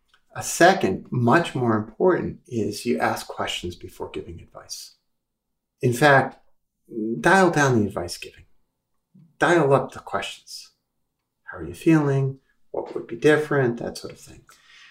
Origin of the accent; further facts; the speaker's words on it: Brooklyn, New York, United States; You know, I grew up in Brooklyn. It's kind of obvious from my accent.